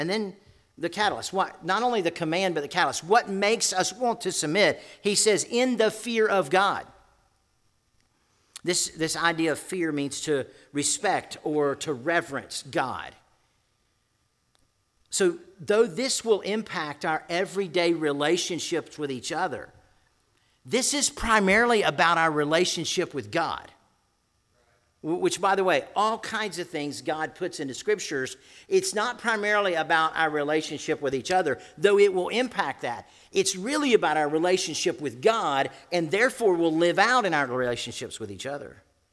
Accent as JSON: {"language": "English", "region": "Florida", "country": "United States", "said": "By the way, I'm from Central Florida. It was 27 there this morning, and that's really cold for them."}